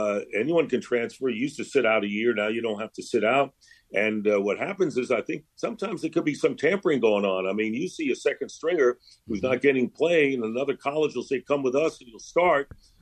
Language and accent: English; Queens, New York, United States; I was a New York Giant football fan growing up because I grew up in Queens in New York, and that made sense.